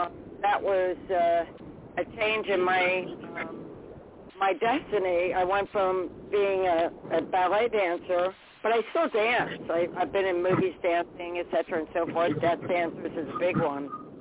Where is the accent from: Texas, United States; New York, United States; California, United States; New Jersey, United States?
New Jersey, United States; I grew up in South Central Jersey, in the woods, beautiful home with a bridge and a stream.